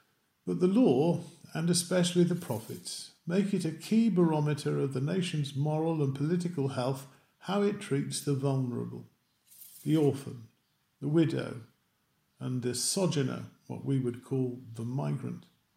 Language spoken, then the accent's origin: English; England, United Kingdom; The Labour household I grew up in England, not Wales, of course, was only mildly political, and it was even less religious.